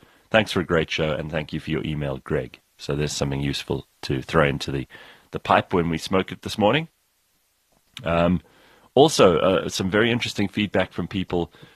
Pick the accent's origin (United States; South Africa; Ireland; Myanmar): South Africa; As soon as people hear that I'm South African or I meet other South Africans